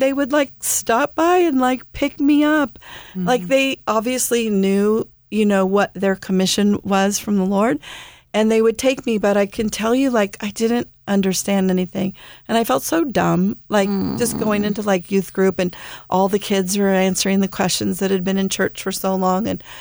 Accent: Carson, California, United States; I grew up in Carson, which is another story we'll get into.

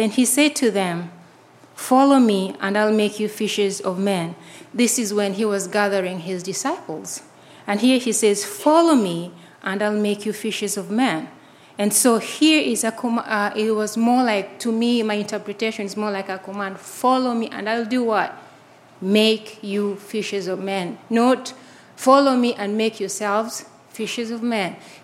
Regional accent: Kenya; also born or lived in Uganda; I'm from Kenya. I was born in Kenya, grew up in Kenya, and half in Kenya and half in Uganda.

